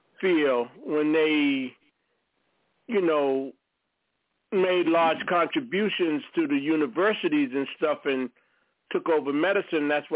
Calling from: Durham, North Carolina, United States; in Durham, North Carolina.

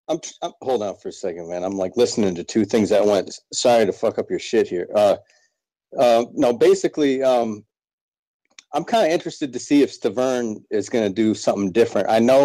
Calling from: Scotland, United Kingdom; Yo, I'm calling from Scotland, man.

